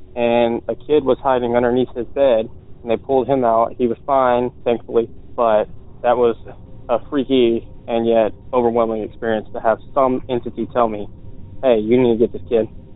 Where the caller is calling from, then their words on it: Virginia, United States; Hey Derek … I'm calling from Virginia about a story that happened to me back when I was a volunteer firefighter.